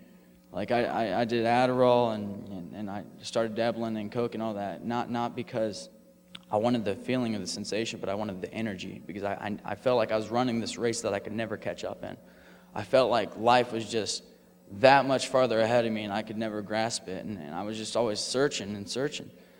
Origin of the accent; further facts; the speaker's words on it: Plymouth, Indiana, United States; I'm from Plymouth, Indiana. You guys probably don't know where that is, but it's like way up north. And I grew up in a pretty nice family.